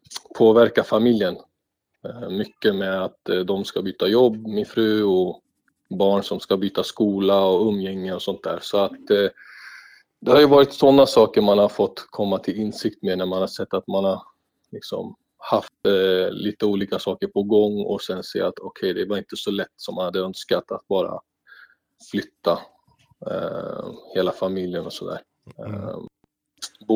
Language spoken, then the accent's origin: Swedish; Stockholm, Stockholm County, Sweden; now in Eskilstuna, Sweden; Men ja, vi är ju från Stockholm i grunden.